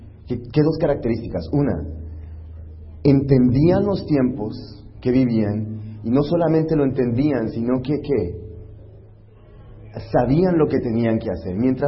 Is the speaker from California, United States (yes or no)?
yes; California, United States; Vengo de California, puedo decirles un poco de mí.